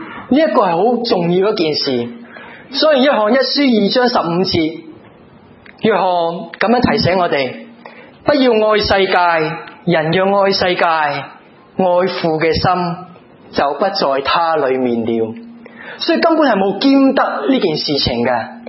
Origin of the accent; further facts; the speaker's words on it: Hong Kong; 这个对于我们香港人来讲好像不是很知什么